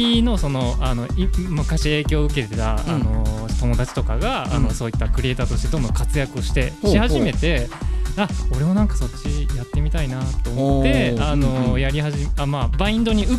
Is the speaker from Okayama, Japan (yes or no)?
yes; Okayama, Japan; accent: Okayama dialect; now in Tokyo, Japan; 15年ぐらいね、はい、もう東京にいるので岡山弁も忘れてしまいました。